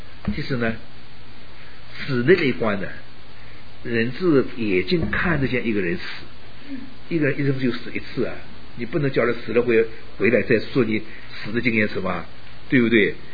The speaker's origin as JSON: {"language": "Chinese", "region": "Northeast China", "country": "China", "tie": "born or raised there", "said": "我住从小住在东北小的时候啊，那个我们家过去一点呢是个宰牛公司"}